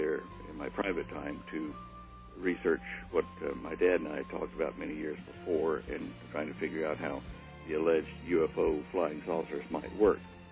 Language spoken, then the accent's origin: English; Texas, United States; born there; I was born in Texas, so I'm a native Texan, and that's a big brag.